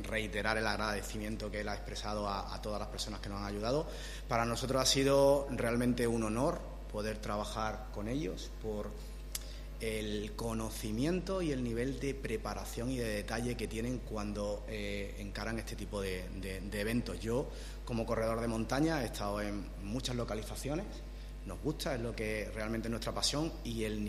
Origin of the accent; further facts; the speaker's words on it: Seville, Andalusia, Spain; moved away; yo que no soy de aquí, que vengo del sur, que vengo de Sevilla